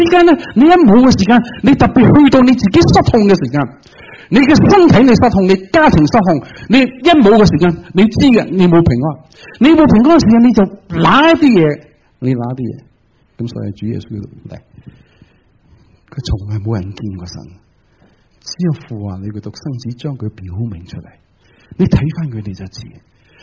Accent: China; 我哋中国人最有创意啊！

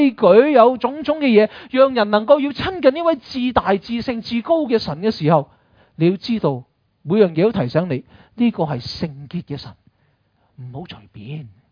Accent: China; 我哋中国人话话牛肉毒㗎嘛

